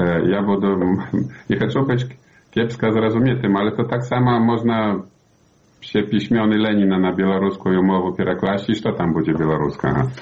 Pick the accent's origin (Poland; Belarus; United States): Belarus; ми білоруси